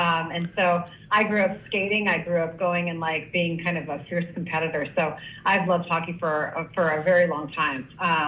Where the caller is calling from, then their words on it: France; I'm calling from the south of France, which is really hot.